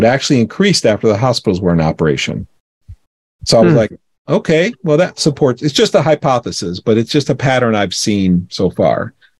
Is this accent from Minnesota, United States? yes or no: no; Florida, United States; So I would go to Florida and stay with my mother because I grew up in Florida.